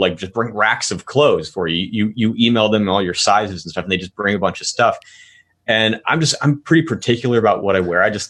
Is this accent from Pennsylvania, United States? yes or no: yes; Pittsburgh, Pennsylvania, United States; also born or lived in Baltimore; You know, it's like I was born in Pittsburgh. We lived in one suburb, then we moved to Baltimore for a short bit, then moved back to Pittsburgh for a few years in a different suburb.